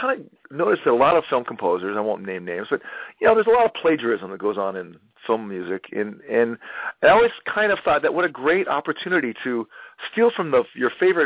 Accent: Laguna Beach, California, United States; I grew up in Laguna Beach, and it was the Saddleback Community Orchestra.

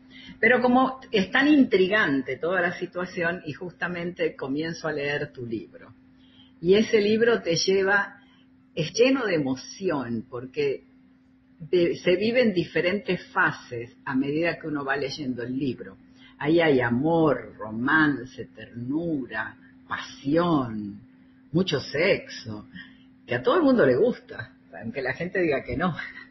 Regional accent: Union City, New Jersey, United States; also born or lived in Argentina; yo me crié en Union City, porque yo digo me crié ahí en la época que eran todos cubanos, que vivíamos aquí, que parecía que es parte de La Habana.

